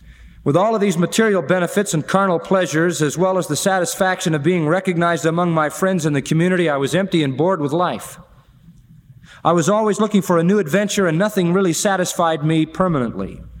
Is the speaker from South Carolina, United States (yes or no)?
no; Haverstraw, New York, United States; I grew up in Rockland County in the town of Haverstraw, New York. I went to school there and played all the sports.